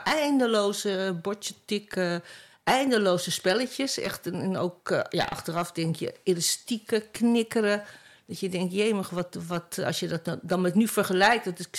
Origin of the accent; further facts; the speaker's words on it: Amsterdam, North Holland, Netherlands; Ik ben geboren in Amsterdam. Amsterdam vlakbij het Surinameplein. In de Hoes-Duinstraat. En daarna zijn we verhuisd naar de Pieter Lasmakade, Oud-Zuid. In de buurt van Haarlemmermeerstation.